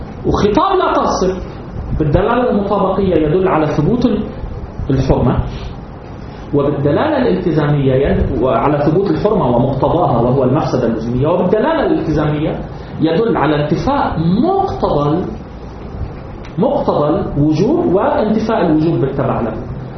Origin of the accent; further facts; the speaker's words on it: Lebanon; مو المعارضة اللي عندنا بلبنان تتبادر إلى المعارضة السياسية